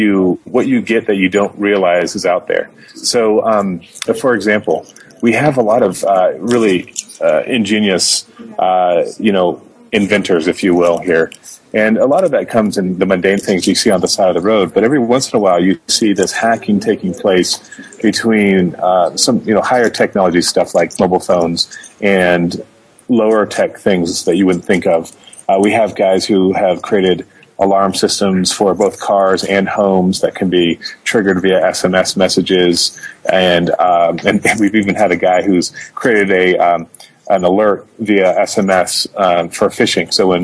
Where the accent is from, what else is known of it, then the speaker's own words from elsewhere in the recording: Sudan; also born or lived in Kenya; I grew up in Sudan and Kenya, and I've been doing a lot of either technology or just general work out here for my whole life.